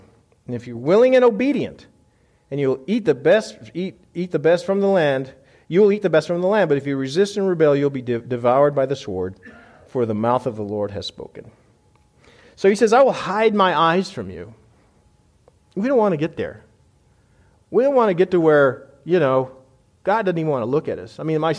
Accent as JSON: {"language": "English", "region": "Texas", "country": "United States", "said": "Oh, by the way, now, we're from Texas. We're home of Tex-Mex."}